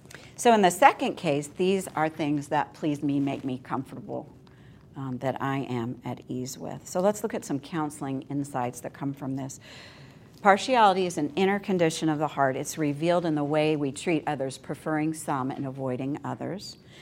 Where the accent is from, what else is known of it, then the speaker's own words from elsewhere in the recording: Illinois, United States; we're both originally from Illinois, and now I'm in Texas.